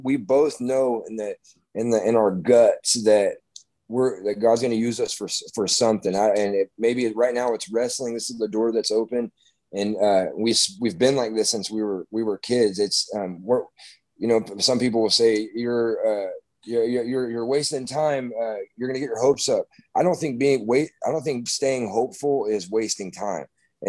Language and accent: English; Lake Dallas, Texas, United States; now in Kauai, United States; we're two kids from Lake Dallas, you know, and now we're on Kauai.